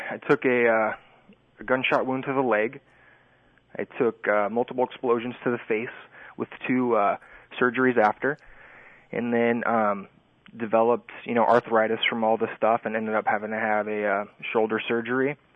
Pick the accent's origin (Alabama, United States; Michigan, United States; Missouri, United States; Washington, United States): Washington, United States; Well, let's see. I grew up in Washington State, very active, played sports, huge basketball guy.